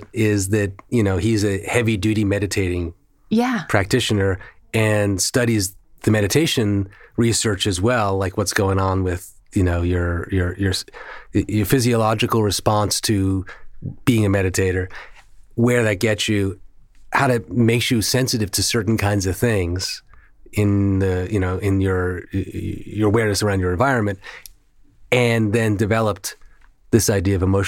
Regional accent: New York, United States; accent: New York; Sorry. This is the New York in me. Data.

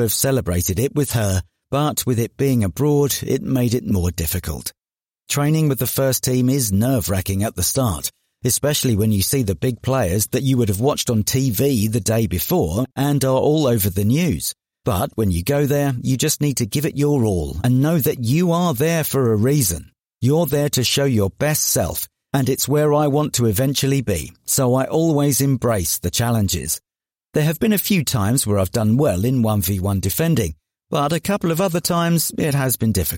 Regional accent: Dagenham, London, United Kingdom; also born or lived in Newham / Essex; I was born in Newham and I grew up around Dagenham. When I was around 9 or 10, I moved out to Essex

